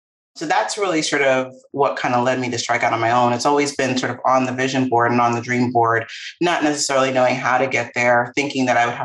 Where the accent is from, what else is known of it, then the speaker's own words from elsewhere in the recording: Queens, New York, United States; I am a native New Yorker. I grew up in Queens, New York, on the border of Queens and Long Island. My parents are immigrants to this country. I'm a first generation American.